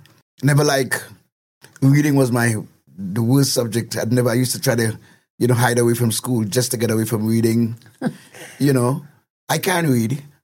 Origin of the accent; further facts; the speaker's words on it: Trinidad & Tobago; born there; No. I was born in Trinidad and Tobago.